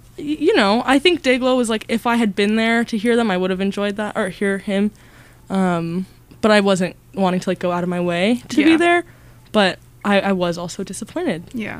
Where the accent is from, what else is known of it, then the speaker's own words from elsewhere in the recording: Portland, United States; But I was like, I'm from Portland.